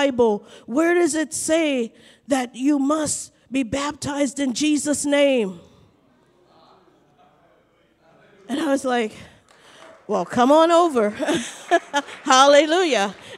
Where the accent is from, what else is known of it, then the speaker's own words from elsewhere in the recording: Wisconsin, United States; You know, I'm not one who really cares for winter, and I'm from Wisconsin.